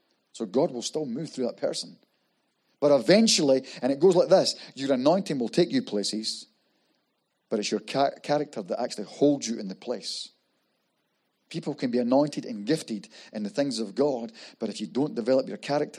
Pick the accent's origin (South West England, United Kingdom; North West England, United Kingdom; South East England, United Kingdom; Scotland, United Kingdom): Scotland, United Kingdom; He's using me. I'm Scottish. This is who he's using. So my vocabulary, he's going to use my vocabulary because that's how I speak.